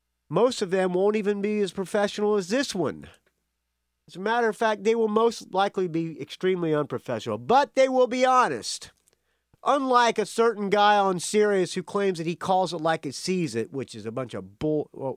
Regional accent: Jacksonville, Florida, United States; they're playing tonight in my hometown, Jacksonville, Florida, at a club called Jack Rabbit's.

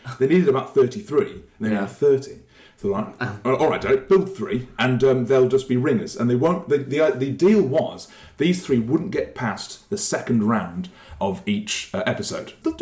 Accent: Nuneaton, West Midlands, United Kingdom; So there was one from Nuneaton, my hometown, called Dreadnought, that immediately packed up in the middle of the ring.

